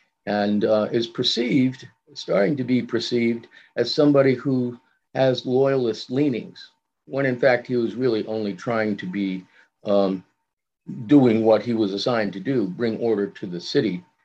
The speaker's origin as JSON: {"language": "English", "town": "Saratoga Springs", "region": "New York", "country": "United States", "tie": "born or raised there", "said": "because I'm originally from Saratoga Springs and kind of grew up with that in my blood."}